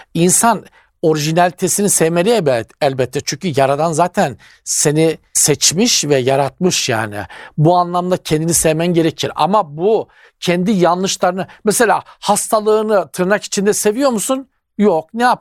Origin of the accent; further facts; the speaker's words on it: Black Sea Region, Turkey; ben pek beceremezdim beş taş oynamayı, bizim Karadeniz'de çok yaygındı.